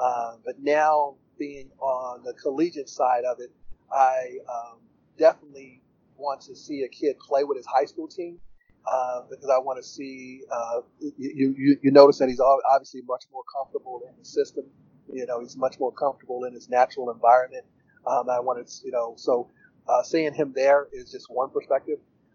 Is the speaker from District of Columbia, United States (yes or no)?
yes; Washington, District of Columbia, United States; when I grew up in Washington D.C. here